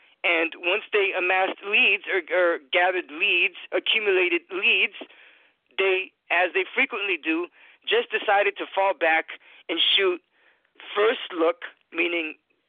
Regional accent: Boston, Massachusetts, United States; now in Florida, United States; I prefer to listen to my hometown, even though I live in Florida, prefer to listen to my hometown radio or hometown broadcast from Boston.

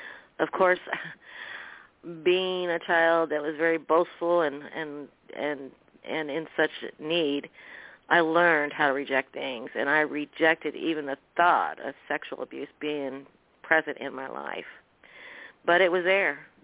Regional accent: Indiana, United States; And one trip on the way home to my hometown, Indiana, here, me and my sisters heard some very sad words about Grandpa.

